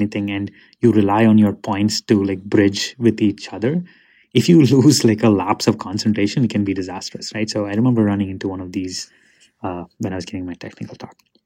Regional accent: India; first language Tamil; English is a second language; I come from India and my native, my mother tongue is Tamil.

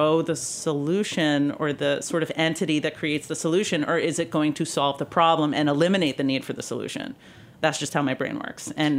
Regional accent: Wellesley, Massachusetts, United States; You know, I grew up in Wellesley, Massachusetts.

